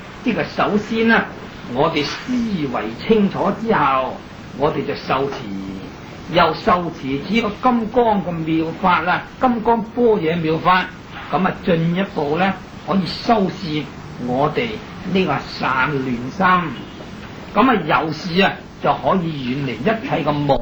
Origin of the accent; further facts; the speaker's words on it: China; 我们身为中国人，那么亦是中国的佛教徒